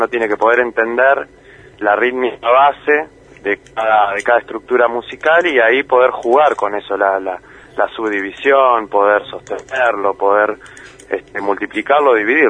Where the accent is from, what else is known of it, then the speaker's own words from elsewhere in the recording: Trevelin, Chubut, Argentina; moved away as an adult; also born or lived in Esquel; now in Buenos Aires, Argentina; yo soy nacido y criado acá en Trevelin, básicamente. Yo nací en Esquel, por la cuestión del hospital, pero toda mi familia es de acá, de Trevelin. Y nada, y yo me fui hace ya unos años para Buenos Aires a estudiar